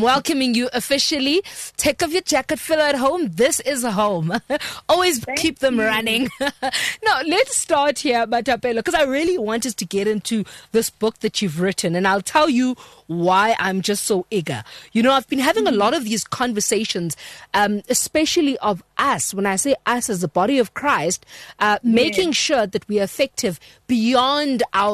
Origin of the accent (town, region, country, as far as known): Eastern Cape, South Africa; first language Xhosa